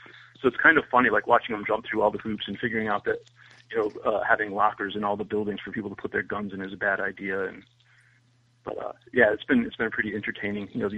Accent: Midwest, United States; also born or lived in South Carolina / Connecticut / Springfield, Massachusetts; Well, I came from the Midwest, you know, via South Carolina and New England, so I've kind of been all over.

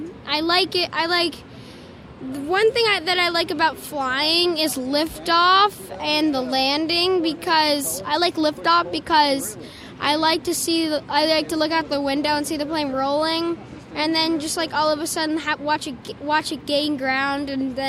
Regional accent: Herndon, Virginia, United States; I'm from Herndon, Virginia.

